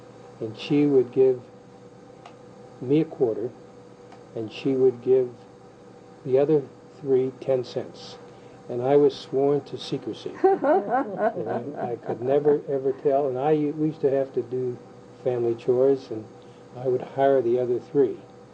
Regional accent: Butler, Pennsylvania, United States; born there; I was born in Butler, Pennsylvania, 1927

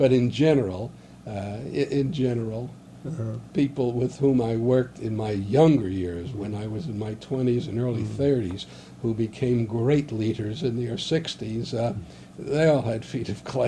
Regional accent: Long Island, New York, United States; something I had never experienced growing up on Long Island.

